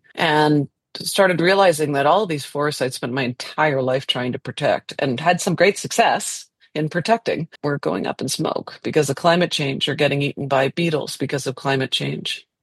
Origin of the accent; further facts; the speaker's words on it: Canada; I'm Canadian.